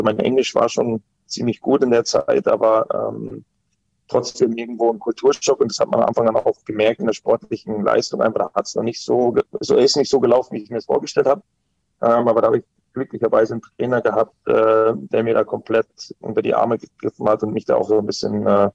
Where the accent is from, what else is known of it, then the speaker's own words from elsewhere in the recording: Geltingen, Germany; moved away as an adult; also born or lived in Regensburg / Düsseldorf; du weißt ja, wo ich herkomme, 1500 Einwohnerdorf in Geltingen. Da war jetzt so der erste große Schritt eigentlich nach Regensburg. Da bist du zwar nur 1,5 Stunden weg vom Elternhaus, sage ich mal.